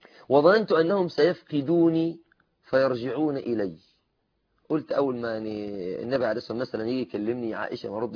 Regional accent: Egypt

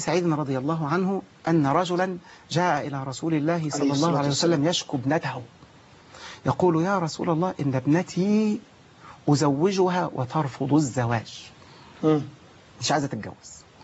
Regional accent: Egypt

